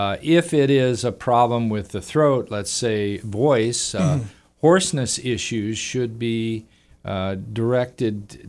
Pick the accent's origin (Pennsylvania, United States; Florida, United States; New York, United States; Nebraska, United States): Nebraska, United States; North Platte; Well, originally I grew up in Nebraska, in North Platte, Nebraska, so I'm very familiar with the Plains area.